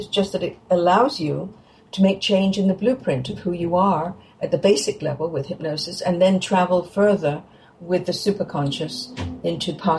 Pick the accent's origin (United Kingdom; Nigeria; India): United Kingdom; England; Well, I grew up in England, as you may have guessed